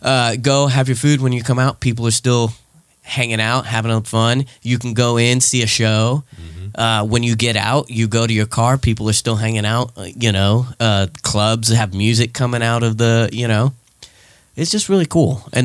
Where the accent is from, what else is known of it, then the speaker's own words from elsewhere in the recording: Kingsburg, California, United States; I'm from Kingsburg, so